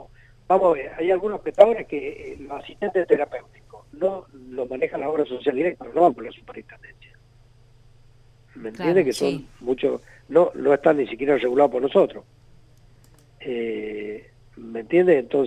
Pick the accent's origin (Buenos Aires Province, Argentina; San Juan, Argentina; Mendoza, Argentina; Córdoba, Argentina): San Juan, Argentina; Claro, yo soy sanjuanino y soy cirujano.